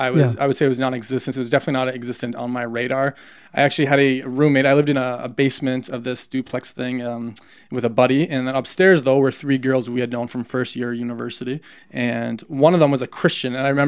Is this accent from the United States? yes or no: no; Canada; growing up in Canada, youngest of four, my mom and dad grew up in Christian homes.